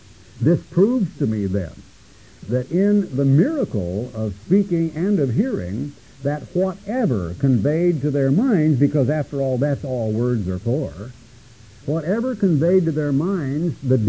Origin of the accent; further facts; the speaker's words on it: United States; Well, I am an American and I speak English